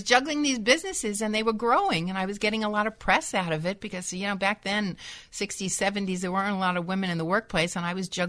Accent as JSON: {"language": "English", "region": "New York", "country": "United States", "tie": "born or raised there", "said": "born and raised in New York, then family thing in Westport, Connecticut."}